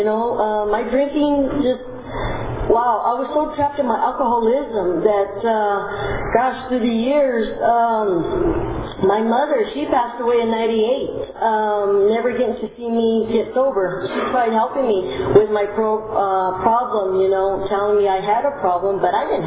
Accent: Hanford, California, United States; I am from Hanford, California. And I am a real alcoholic. I am 58 years old, and I've lived in Hanford my whole life.

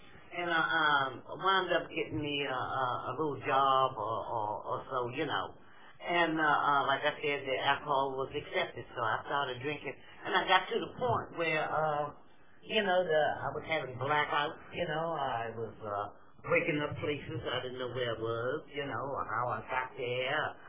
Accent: Washington, District of Columbia, United States; And I'm from Washington, D.C.

